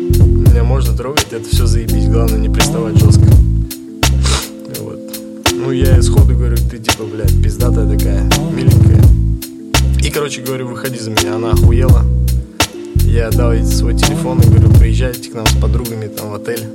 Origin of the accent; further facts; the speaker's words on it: Moscow, Russia; когда я сказал, что я из Москвы